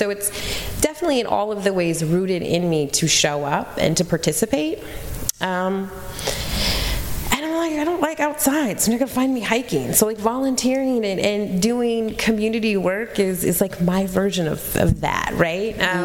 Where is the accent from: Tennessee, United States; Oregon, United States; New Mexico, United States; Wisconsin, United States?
Oregon, United States; Portland; I'm from Portland in the 90s. That was, like, the motto, you know?